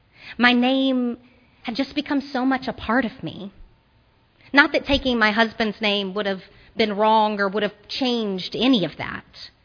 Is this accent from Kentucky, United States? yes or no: no; Shreveport, Louisiana, United States; Where I grew up in Shreveport